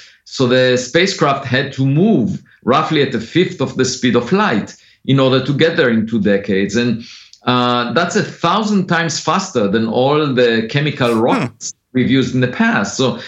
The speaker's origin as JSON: {"language": "English", "country": "Israel", "tie": "born there", "second_language": "English", "said": "And but then I was born in Israel, and I had to serve in the military."}